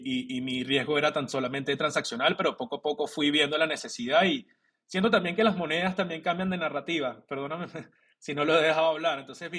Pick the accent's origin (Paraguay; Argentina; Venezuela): Venezuela; siendo venezolano, y parte de mi experiencia como en Venezuela, también viví una etapa de financiera, ¿no? De carrera profesional en Venezuela.